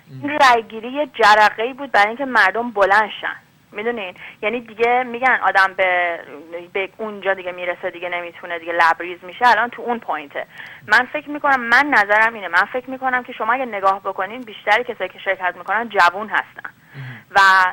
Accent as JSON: {"language": "Persian", "country": "Iran", "moved": "as an adult", "said": "من خودم شخصا 12 سال از ایران هست که اومدم بیرون"}